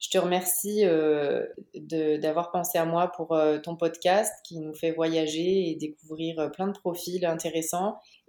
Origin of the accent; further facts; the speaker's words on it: France; now in United States; on a de la chance en tant que Français d'être pour les Américains des bons immigrés